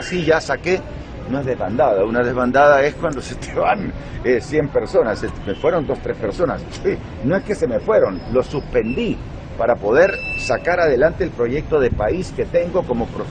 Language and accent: Spanish; Honduras; exijo, como hondureño que representa a la mayoría